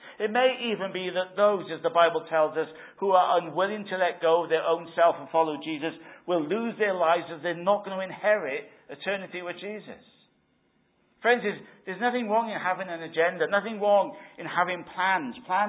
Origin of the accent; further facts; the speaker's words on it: Wales, United Kingdom; You see, I was brought up in South Wales.